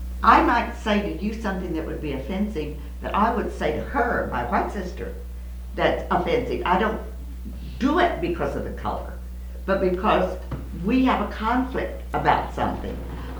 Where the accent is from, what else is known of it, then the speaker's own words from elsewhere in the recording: England, United Kingdom; I'm English